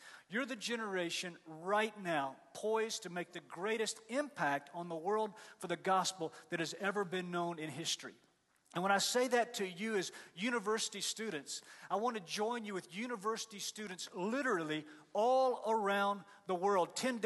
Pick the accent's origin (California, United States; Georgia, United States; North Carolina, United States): Georgia, United States; Atlanta; And all I can say is I'm from Atlanta, and I know how it feels